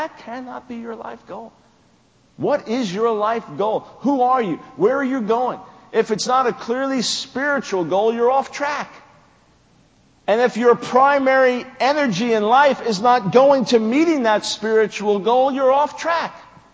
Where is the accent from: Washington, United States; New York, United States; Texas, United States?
New York, United States; I'm from New York, man. That's a different atmosphere for me.